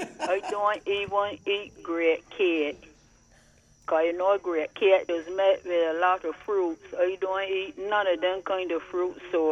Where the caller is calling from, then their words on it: Saint Andrew, Barbados; St. Andrew.